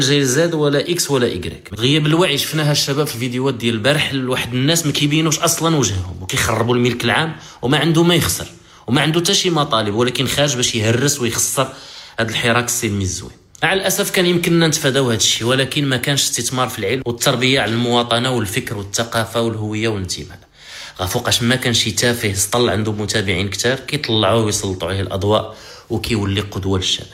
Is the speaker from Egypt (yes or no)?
no; Morocco; وإحنا كمغاربة أطباء ومثقفين وكتاب رأي